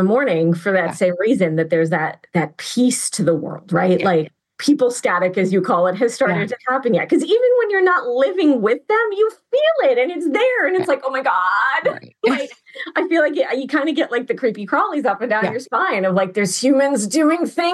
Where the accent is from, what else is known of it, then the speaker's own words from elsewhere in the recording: Massachusetts, United States; born there; also born or lived in New Hampshire / Vermont; So I was born in Massachusetts and I spent most of my adult life in New Hampshire. And then like 3 years ago, I moved to Vermont.